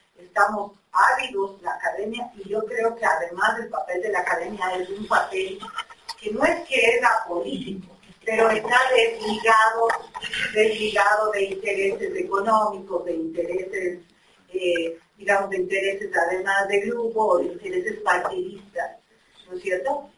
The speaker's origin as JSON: {"language": "Spanish", "town": "Quito", "region": "Pichincha", "country": "Ecuador", "said": "Que somos ciudadanos de Quito, que nos pertenecemos a esta ciudad"}